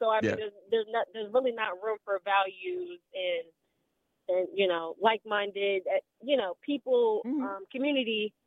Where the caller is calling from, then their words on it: Virginia, United States; I'm calling from Virginia.